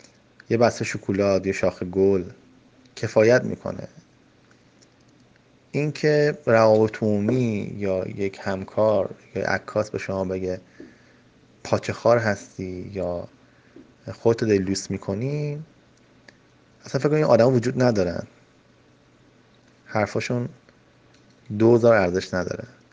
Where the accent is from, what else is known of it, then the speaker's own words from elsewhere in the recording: Iran; هم ما ایرانی هستیم مهمون نواز